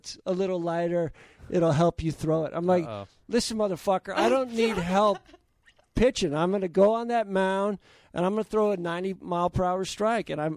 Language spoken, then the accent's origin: English; San Diego, California, United States; I grew up in San Diego.